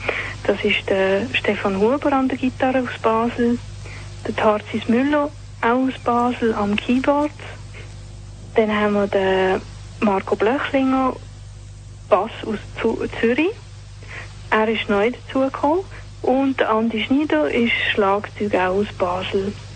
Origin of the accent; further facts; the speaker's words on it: Hungary; first language Hungarian; German is a second language; Und meine Muttersprache ist ungarisch, deswegen … mit K-S-Z.